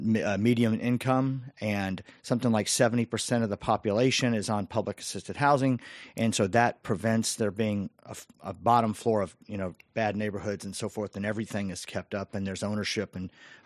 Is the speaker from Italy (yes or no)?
no; Portland, Oregon, United States; Actually, I'm from Portland.